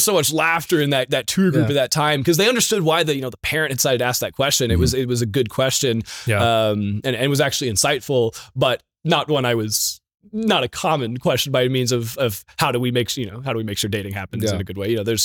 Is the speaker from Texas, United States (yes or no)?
yes; Texas, United States; So I grew up in Texas. I was homeschooled. And I grew up Southern Baptist, a great Reformed Baptist church back in Texas